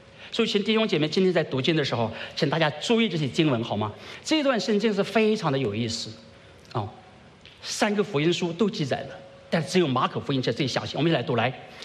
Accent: China; 我们认为人死了就变成鬼，这是我们中国人想法

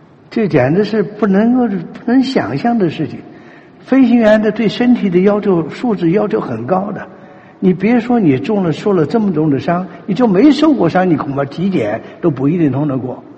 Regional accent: China; 我相信我们中国人永远不会忘记你们所做的

